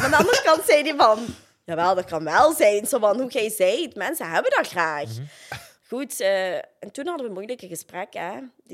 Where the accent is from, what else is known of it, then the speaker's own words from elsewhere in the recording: Flanders, Belgium; Ik zeg, ja, bij ons in Limburg of in de cité, dat is normaal om dat te zeggen.